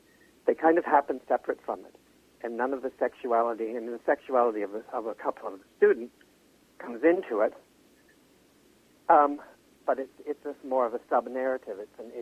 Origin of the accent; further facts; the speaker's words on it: Peterborough, Ontario, Canada; also born or lived in Kamloops, Canada; It's very different from my hometown in southern Ontario, Peterborough, uh-huh.